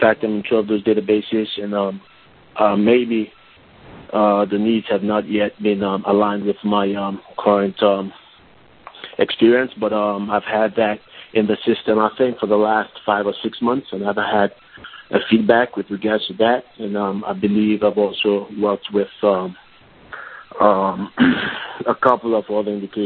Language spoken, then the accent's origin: English; Sierra Leone; I'm from Sierra Leone.